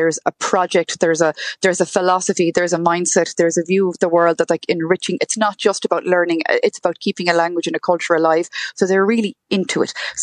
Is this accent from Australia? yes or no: no; Ireland; first language Irish; English is a second language; Now, obviously, Gaeilge is my first language. I remember learning English, which I know is quite unusual in this country. It's usually the other way around.